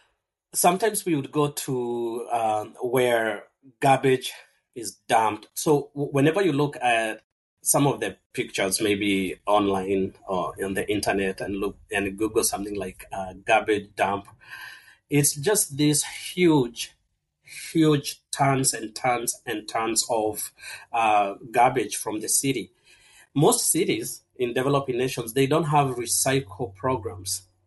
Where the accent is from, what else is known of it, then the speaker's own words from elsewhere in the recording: Kenya; So I was born and raised in Kenya.